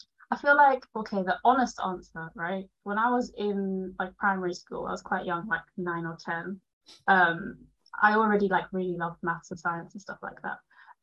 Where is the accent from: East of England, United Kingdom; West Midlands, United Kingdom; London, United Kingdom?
London, United Kingdom; English is a second language; also born or lived in Germany; so I'm based in London. I grew up in London. I actually was born in Germany, so like first like 9 years of my life I grew up in Germany. Speak well, 9 year old level German, but still say that I speak German.